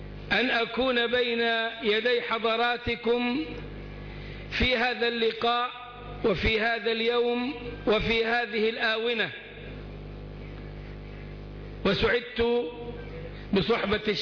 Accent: Sohag Governorate, Egypt; قلت: من سوهاج. قال: لا، أنت من المنصورة. قلت له: أنا من سوهاج، هل أنت من المنصورة؟

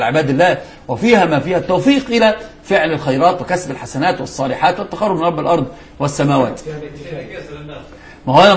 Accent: Egypt; يعني عندنا في مصر الحمد لله في إلف لأمر معين

